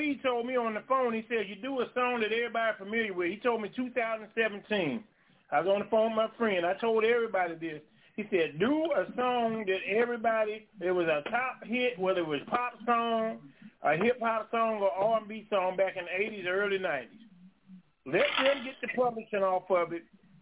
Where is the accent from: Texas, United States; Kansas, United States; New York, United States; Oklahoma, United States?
Texas, United States; And everybody like, oh, me a … because I'm from Texas.